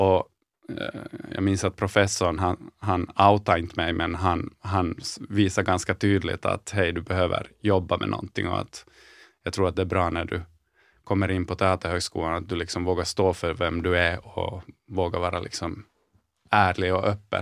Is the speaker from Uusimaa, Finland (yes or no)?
no; Jakobstad, Ostrobothnia, Finland; Så jag är uppväxt i Jakobstad och en mindre stad.